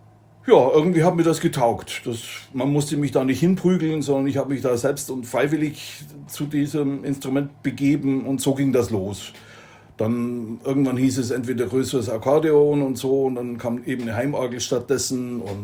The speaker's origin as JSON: {"language": "German", "region": "Bavaria", "country": "Germany", "said": "ich bin eigentlich aus dem Allgäu. Ja, praktisch ein zugewanderter Flüchtling oder so."}